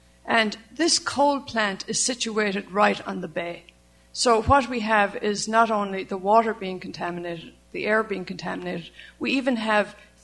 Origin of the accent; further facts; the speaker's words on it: Ocean City, New Jersey, United States; We come from Ocean City, New Jersey, which is about 8 miles south of Atlantic City.